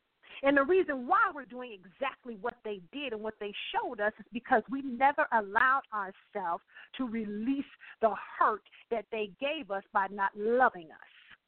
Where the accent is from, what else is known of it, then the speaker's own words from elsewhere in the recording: Akron, Ohio, United States; because we lived up north, being born and raised in Akron, Ohio